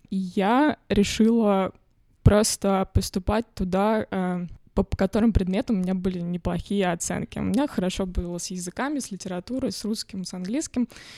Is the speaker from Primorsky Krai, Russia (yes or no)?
no; Podolsk, Moscow Oblast, Russia; Я вообще из Подмосковья, из Подольска.